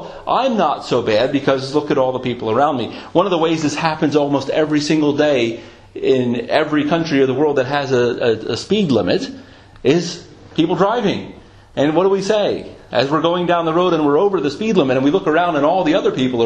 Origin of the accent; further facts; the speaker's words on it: United States; now in United Kingdom; It is an interesting thing, being an American, coming to England, and, as many would say, learning the language properly.